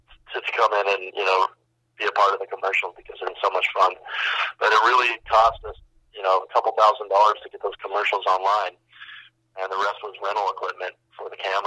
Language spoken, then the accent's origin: English; Santa Barbara, California, United States; that was actually a lot of fun to take a camera into my hometown, take cameras and a film crew into my hometown and really spotlight and shine the light back on all of the amazing people that make up Santa Barbara